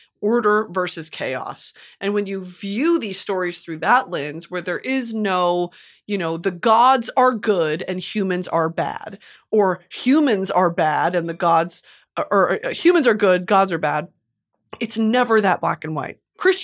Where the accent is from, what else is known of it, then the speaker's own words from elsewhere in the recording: the South, United States; I'm from the South.